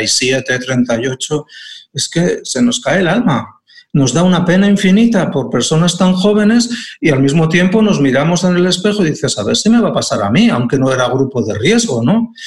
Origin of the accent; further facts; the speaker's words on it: Aragon, Spain; Y en Aragón, de donde soy, ¿no? Pues hay que salir por donde se puede, ¿no?